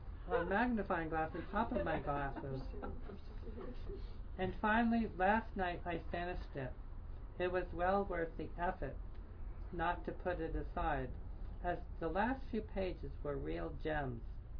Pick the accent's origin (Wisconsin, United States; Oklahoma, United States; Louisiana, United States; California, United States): California, United States; Sebastopol; I discovered that Lindsay moved to my hometown, Sebastopol, California, and was teaching Kung Fu about 4 miles from where I live.